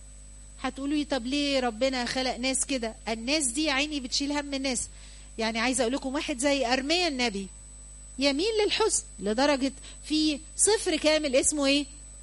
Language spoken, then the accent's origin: Arabic; Egypt; طبعا القيادة عندنا في مصر عجب يعني.